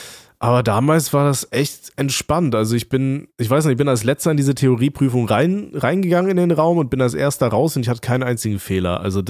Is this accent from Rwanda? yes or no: no; Aachen, North Rhine-Westphalia, Germany; ich komme ja aus Aachen-Laurenzberg gebürtig